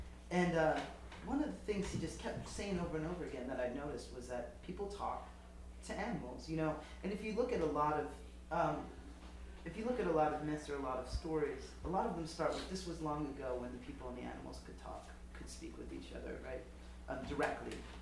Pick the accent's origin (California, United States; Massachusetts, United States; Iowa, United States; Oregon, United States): Massachusetts, United States; Amherst; Especially I'm from Amherst, where everyone's a Marxist